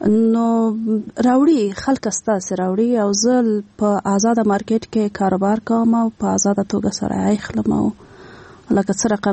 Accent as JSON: {"language": "Pashto", "region": "Kunduz", "country": "Afghanistan", "tie": "born or raised there", "lives_now": "Kabul, Afghanistan", "said": "زه خپله مې د کندز نه یم، او زه ډېر زیاته مینه لرم د خپل هغه چیرې چې زه اوسېدلې یم په کندز کې، هغلته د ما پیدایش سوی ده، لږ غټه سوې یم."}